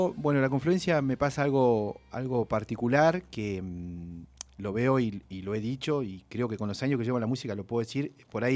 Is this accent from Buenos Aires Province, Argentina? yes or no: no; Zapala, Neuquén, Argentina; Vengo de la Ciudad de los Cielos. Pero creo que la gente de Zapala lo reconoce eso, ¿no? Que tenemos un lugar particular donde vivimos, tenemos una belleza natural que todo el tiempo va cambiando